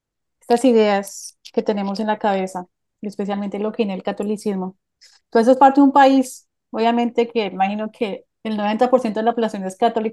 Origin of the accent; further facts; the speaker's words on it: Bogotá, Colombia; porque yo soy de Bogotá, crecí en Bogotá